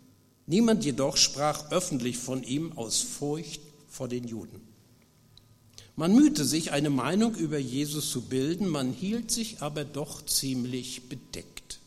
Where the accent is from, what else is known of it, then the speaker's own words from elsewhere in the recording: Grimmen, Mecklenburg-Vorpommern, Germany; ich komme ursprünglich aus Grimmen, aus der Gemeinde Stralsund